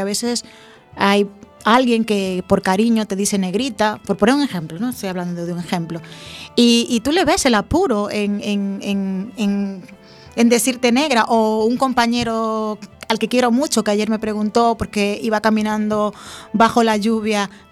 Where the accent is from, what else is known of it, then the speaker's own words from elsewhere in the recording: Dominican Republic; moved away; Yo tengo claro que soy una persona que tiene pocos años en este país y bueno, soy migrante, soy de República Dominicana